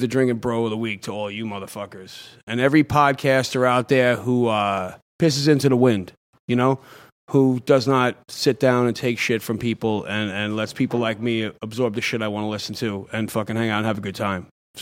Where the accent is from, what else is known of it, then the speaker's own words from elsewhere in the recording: Rocky Point, New York, United States; Long Island, Rocky Point.